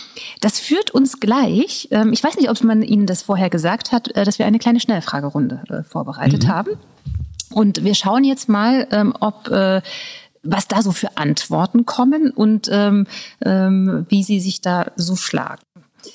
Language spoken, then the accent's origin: German; Thuringia, Germany; moved away; Und komme ich ja aus Thüringen